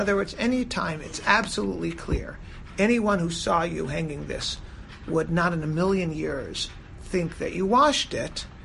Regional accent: Silver Spring, Maryland, United States; Okay, no, it's, I grew up in Silver Spring, Maryland, and we hang dried half of the clothing.

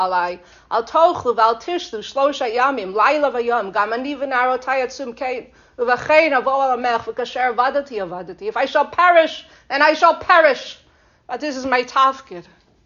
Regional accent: Woodmere, New York, United States; So I come from Woodmere, New York, the Five Towns.

